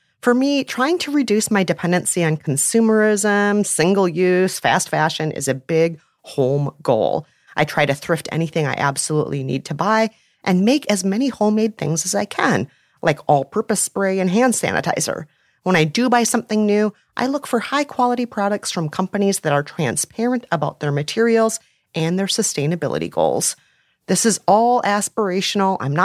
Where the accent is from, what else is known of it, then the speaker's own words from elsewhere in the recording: Minneapolis, Minnesota, United States; right in my hometown of Minneapolis, Minnesota.